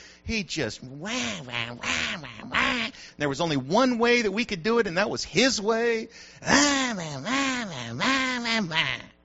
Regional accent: United States; I am an American.

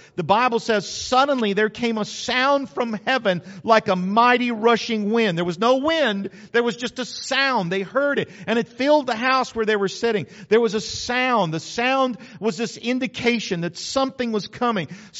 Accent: New Mexico, United States; But I grew up in New Mexico. People around here use umbrellas. We never used an umbrella in New Mexico.

